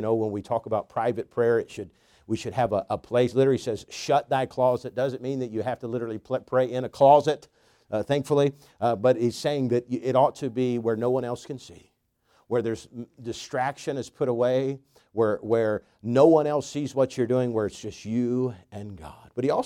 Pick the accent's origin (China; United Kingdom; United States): China; I can think of growing up in China, there was many people believed, sometimes superficially, but many believed in Buddhism.